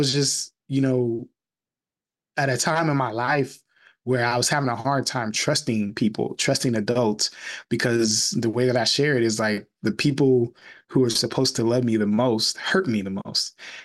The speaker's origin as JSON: {"language": "English", "town": "Fort Wayne", "region": "Indiana", "country": "United States", "tie": "born or raised there", "said": "He was a city councilman in my hometown, Fort Wayne, Indiana, for many, many years."}